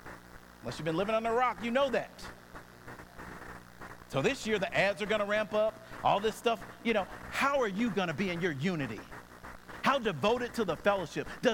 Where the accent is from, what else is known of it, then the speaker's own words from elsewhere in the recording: Atlanta, Georgia, United States; I was born and bred in Atlanta, as we say. Went to high school and college here. My family's here.